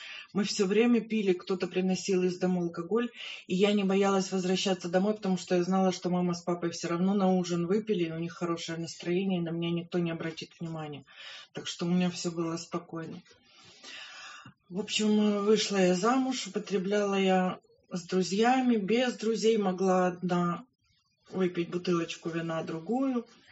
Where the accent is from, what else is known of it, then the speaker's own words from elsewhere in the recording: Kyiv, Ukraine; born there; Я родилась в Киеве